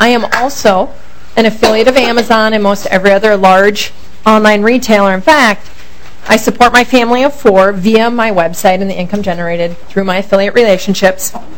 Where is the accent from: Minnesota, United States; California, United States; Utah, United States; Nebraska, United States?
Minnesota, United States; Maple Grove; I'm from Maple Grove, and I am opposed to the affiliate nexus tax.